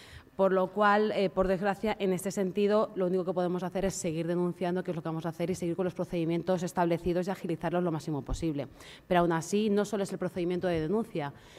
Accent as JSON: {"language": "Spanish", "region": "Region of Murcia", "country": "Spain", "moved": "yes", "lives_now": "Tres Cantos, Spain", "said": "O sea, yo soy murciana, vine aquí y he decidido mi proyecto de vida hacerlo aquí en Tres Cantos"}